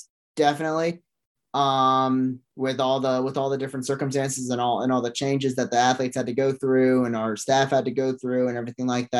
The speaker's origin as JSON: {"language": "English", "town": "Memphis", "region": "Tennessee", "country": "United States", "said": "I'm originally from Memphis."}